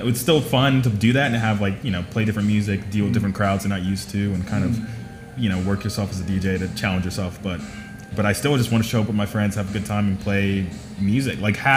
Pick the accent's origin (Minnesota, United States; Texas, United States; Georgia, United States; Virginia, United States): Georgia, United States; Atlanta; I'm from Atlanta, for the listeners out there.